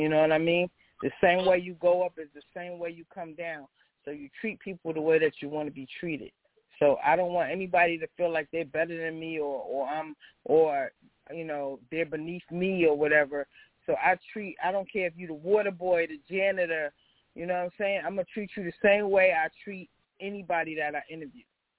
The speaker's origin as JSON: {"language": "English", "town": "Queens", "region": "New York", "country": "United States", "said": "And I'm from Southside Jamaica, Queens. You know, if you can make it from here, you can make it anywhere."}